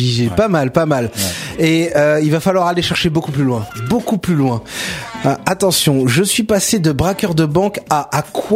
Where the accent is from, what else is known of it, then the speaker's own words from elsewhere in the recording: Lyon, Auvergne-Rhône-Alpes, France; Je suis né et j'ai grandi à Lyon. Jusqu'à l'adolescence, j'allais à la messe avec mes parents